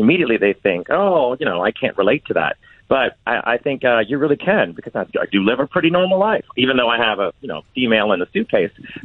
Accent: New Orleans, Louisiana, United States; my hometown of New Orleans

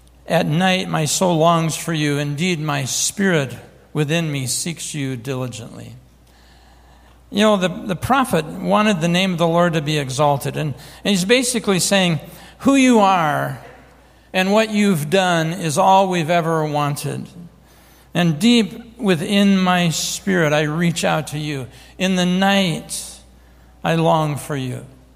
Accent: Rapid City, South Dakota, United States; She started going to the local Assembly of God church where I grew up out in Rapid City, South Dakota.

